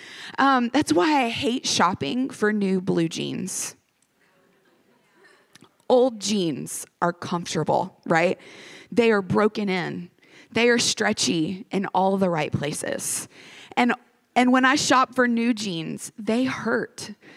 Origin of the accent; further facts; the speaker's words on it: Texas, United States; also born or lived in Arkansas; I am from Texas and Arkansas. These are my people.